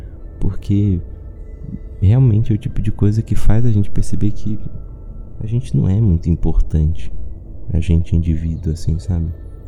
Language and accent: Portuguese; Taguatinga, Federal District, Brazil; meus pais me levaram pra Taguatinga, que é a cidade onde eu cresci.